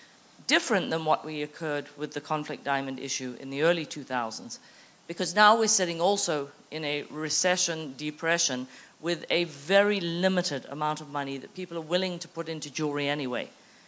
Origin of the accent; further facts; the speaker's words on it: Zimbabwe; I was born and raised in Zimbabwe, and this is something that I take very, very seriously.